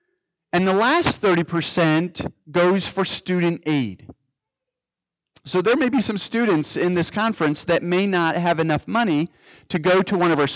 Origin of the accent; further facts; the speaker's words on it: New Jersey, United States; also born or lived in Michigan / Washington / Nevada; I grew up in New Jersey. I spent some time in Michigan going to Andrews University.